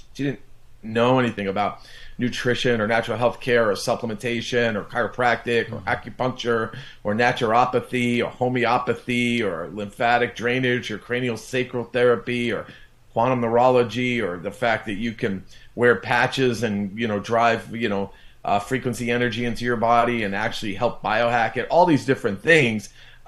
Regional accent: New York, United States; You know, I grew up in New York.

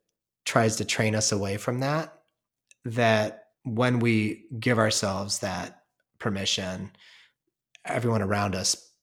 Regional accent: Ohio, United States; the suburb I grew up in Ohio didn't prepare you for that path, you know? So my voice is always like, who are you from the white trash suburb of Ohio to go be this guy at Kripalu

